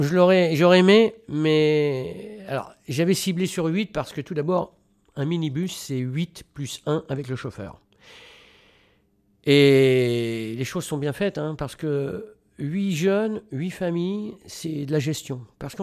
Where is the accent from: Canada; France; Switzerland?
France; en tant qu'occidental, en tant que français, moi, je m'enrichis avec ces gens-là.